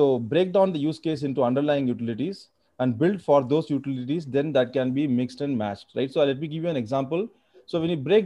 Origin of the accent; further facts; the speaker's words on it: Madurai, Tamil Nadu, India; Madurai, my hometown, was a very large coconut producing zone.